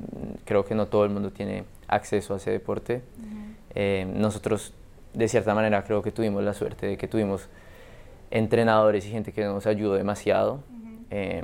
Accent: Bogotá, Colombia; Yo soy de Bogotá

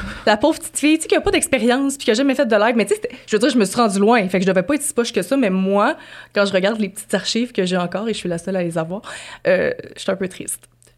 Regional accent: Quebec City, Quebec, Canada; moi, je viens de Québec

